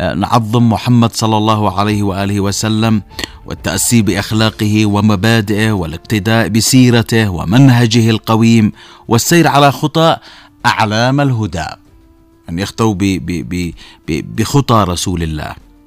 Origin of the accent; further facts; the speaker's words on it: Yemen; النبي ميزنا نحن كشعب يمني في أحاديثه